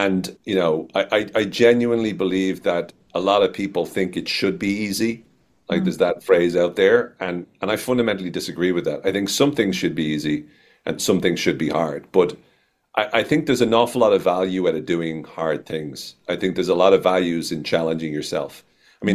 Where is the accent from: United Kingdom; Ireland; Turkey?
Ireland; moved away as an adult; now in United States; I'm Irish and very proud to be from Ireland and whatnot. But before I moved to the States, so I moved to the States 5 years ago